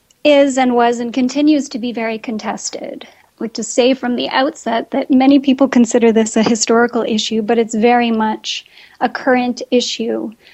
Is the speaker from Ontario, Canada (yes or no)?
yes; Mississauga, Ontario, Canada; I was born and raised in Canada. I grew up in Mississauga. And after I did my bachelor's degree, I went overseas. I took a teaching job in Japan.